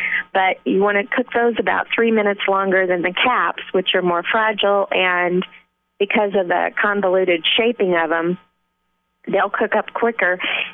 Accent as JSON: {"language": "English", "region": "Iowa", "country": "United States", "moved": "as an adult", "said": "when I moved from Iowa to Missouri my first year to go to college, I couldn't find any morels."}